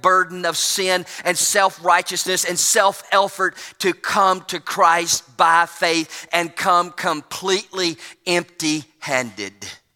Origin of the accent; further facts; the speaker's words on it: Alabama, United States; Please forgive me, but I'm from Alabama.